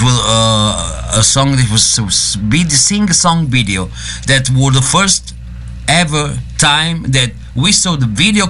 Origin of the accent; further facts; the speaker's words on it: Italy; But don't forget, I come from Italy.